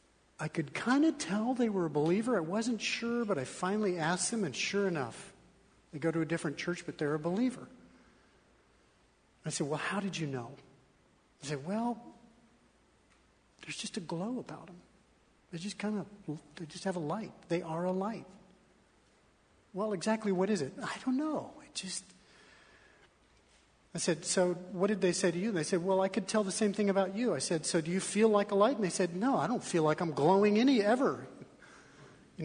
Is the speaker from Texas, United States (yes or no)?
no; Colorado, United States; You should hear me talk about this church when I'm in my hometown in Colorado.